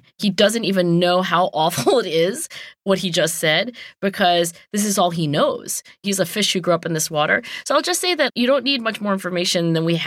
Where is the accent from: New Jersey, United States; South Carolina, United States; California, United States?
New Jersey, United States; Cherry Hill; Subaru, the car company, had opened an office in my hometown of Cherry Hill, New Jersey.